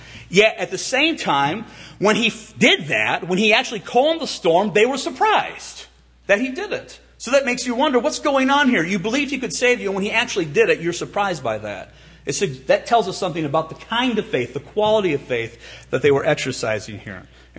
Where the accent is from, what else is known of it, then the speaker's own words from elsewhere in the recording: Midwest, United States; I grew up near Lake Michigan.